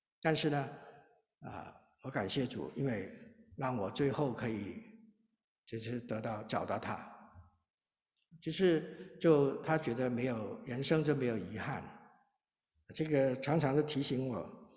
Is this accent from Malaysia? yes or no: no; Hong Kong; 然后他后来呢一直到我们是香港来的